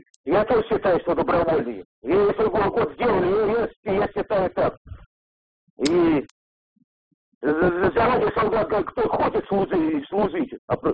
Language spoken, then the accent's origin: Russian; Lyubertsy, Moscow Oblast, Russia; Я из Люберец.